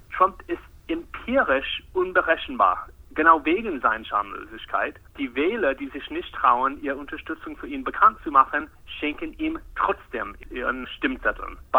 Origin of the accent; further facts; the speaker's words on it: Arizona, United States; German is a second language; In manchen Bundesstaaten, wie in meinen Heimat Arizona